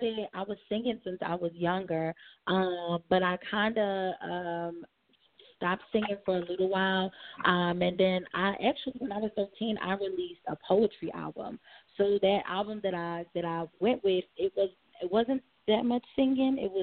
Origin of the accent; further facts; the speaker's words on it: Philadelphia, Pennsylvania, United States; I am from Philly, and I'm a singer-songwriter.